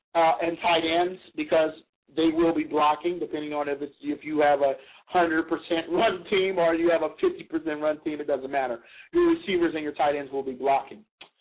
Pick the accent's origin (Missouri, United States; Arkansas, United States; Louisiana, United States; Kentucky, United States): Louisiana, United States; now in Oregon, United States; I mean, listen, I grew up in Louisiana, so we did a, I mean, those receivers did a lot of blocking because we ran a lot of option.